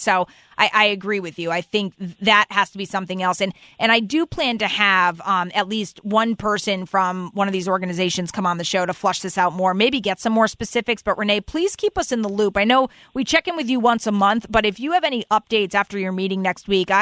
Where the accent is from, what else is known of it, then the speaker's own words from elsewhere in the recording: Connecticut, United States; because I grew up and am born and raised in Fairfield County.